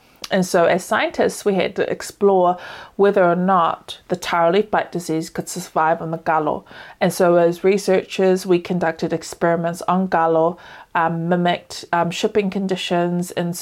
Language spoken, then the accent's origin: English; Auckland, New Zealand; And so I'm a New Zealand-born Samoan woman, born and raised in Auckland, raised with a lot of animals.